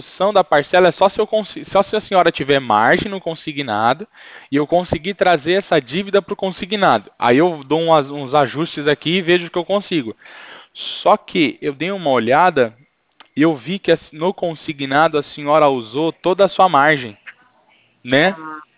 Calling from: São Paulo, Brazil; interior do de São Paulo.

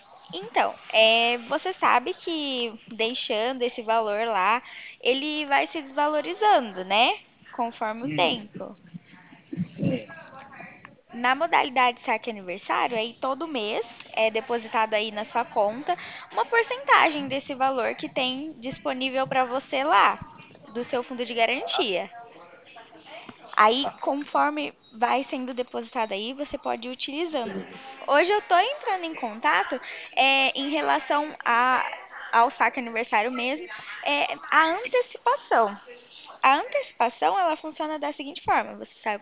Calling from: São Paulo, Brazil; Eu sou aqui do interior de São Paulo.

